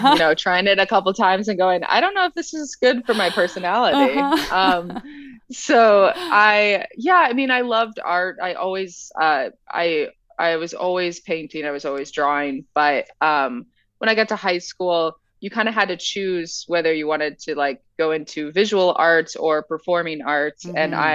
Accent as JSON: {"language": "English", "town": "Oak Park", "region": "Illinois", "country": "United States", "tie": "born or raised there", "said": "I grew up in Oak Park, which is like right next to Chicago"}